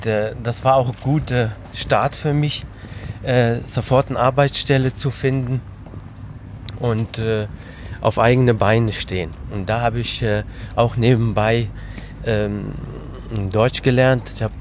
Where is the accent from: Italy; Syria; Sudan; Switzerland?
Syria; Qamishli, Al-Hasakah Governorate; Also wo ich herkomme, der Stadt Kamishli liegt also 500 Meter von türkischer Grenze entfernt, also so ein halber Kilometer. Man kann ja Grenze auch sehen.